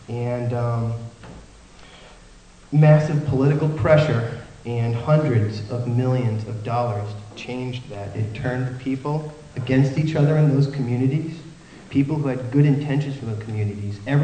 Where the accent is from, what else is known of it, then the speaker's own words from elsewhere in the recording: Rhode Island, United States; I'm from Rhode Island, and I'm really nervous.